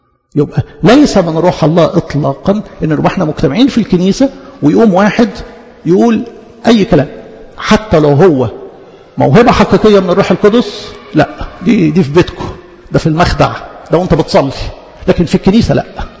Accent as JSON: {"language": "Arabic", "country": "Egypt", "said": "احنا كلنا مصريين"}